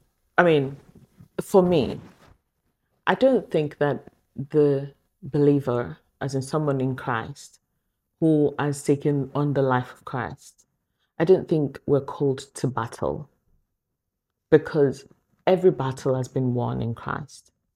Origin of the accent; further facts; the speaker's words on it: Nigeria; I don't know. I grew up in Nigeria, right?